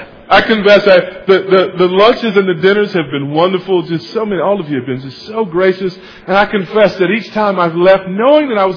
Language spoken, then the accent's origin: English; United States; so I expected the difficulty around what bacon really was as an American.